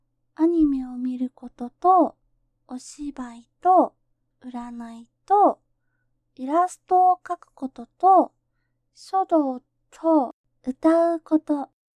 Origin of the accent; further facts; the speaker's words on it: Oita, Japan; 出身地は、大分県です。